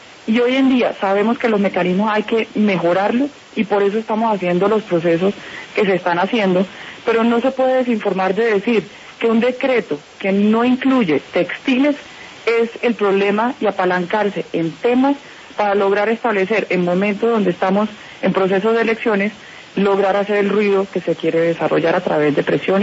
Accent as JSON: {"language": "Spanish", "country": "Colombia", "said": "si nosotros como colombianos somos permisivos con el tema del contrabando, pues nunca se va a acabar"}